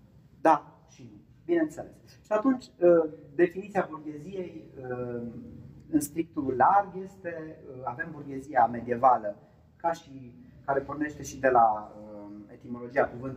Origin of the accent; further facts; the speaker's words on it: Lugoj, Timiș County, Romania; Vin din Lugoj, angajat al Muzeului de Istorie.